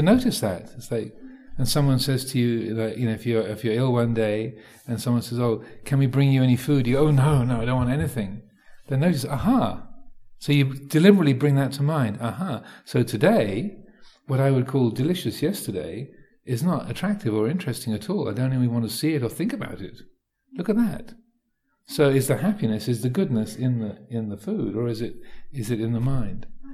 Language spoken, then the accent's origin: English; Thailand; So growing up in Thailand, you know, things being spicy, having chili in Thailand